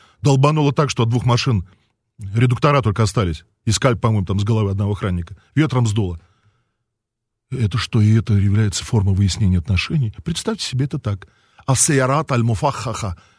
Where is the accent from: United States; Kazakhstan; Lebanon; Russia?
Lebanon; Beirut, Beirut Governorate; Потому что я вырос в Бейруте.